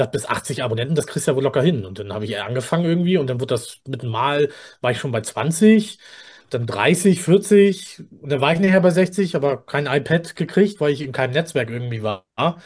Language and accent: German; Northern Germany, Germany; weil ich bin ja auch kein Bayer, ich komme hier ganz hoch aus dem Norden